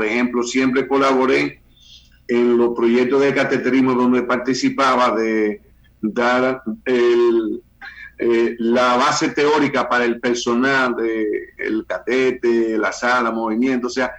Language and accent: Spanish; Dominican Republic; ni porque soy dominicano